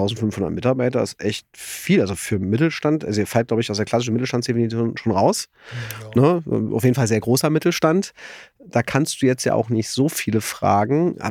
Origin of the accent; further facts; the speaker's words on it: Berlin, Germany; Aber ich bin ja Ossi, ich bin ja so selten ins Ruhrgebiet gekommen.